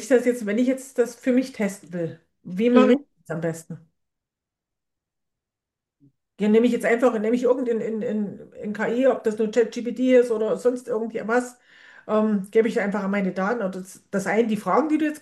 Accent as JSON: {"language": "German", "region": "East Germany", "country": "Germany", "said": "ich stamme zum Beispiel aus der DDR. Wir hatten früher noch nicht immer ein Telefon"}